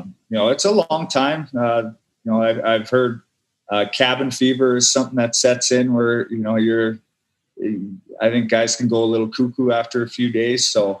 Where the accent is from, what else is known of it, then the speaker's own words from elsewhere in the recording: Beggarville, United States; also born or lived in St. Paul; So I was born in St. Paul, and I lived there till I think I was 7 when my family moved to Beggarville.